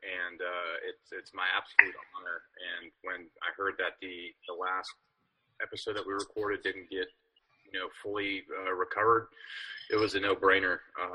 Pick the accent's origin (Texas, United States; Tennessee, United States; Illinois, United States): Texas, United States; but I grew up in Texas, and everybody wanted to be tough.